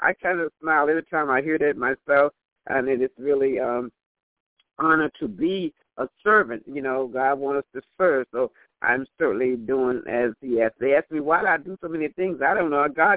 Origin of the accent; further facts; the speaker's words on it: North Carolina, United States; when I was raised in North Carolina with my grandmother, we had to go to church.